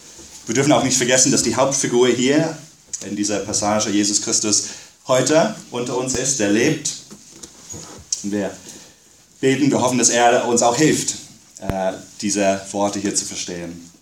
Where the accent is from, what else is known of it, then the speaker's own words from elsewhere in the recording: England, United Kingdom; Ich bin in England aufgewachsen, in der gleichen Gemeinde wie Chris und Juliette Schröder mit den 4 Kindern.